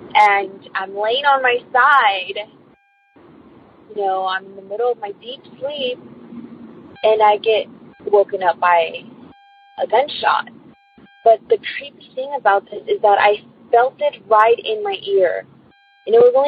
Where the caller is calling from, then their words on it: California, United States; I'm calling from California.